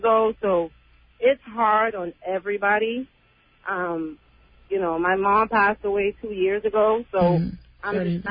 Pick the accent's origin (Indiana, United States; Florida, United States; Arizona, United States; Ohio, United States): Florida, United States; Fort Lauderdale; Fort Lauderdale.